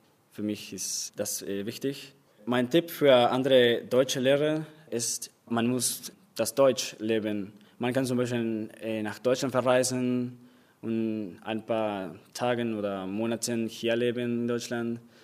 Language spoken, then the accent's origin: German; Montevideo, Uruguay; German is a second language; Ich komme aus Uruguay, in Montevideo. Ich bin 1998 geboren.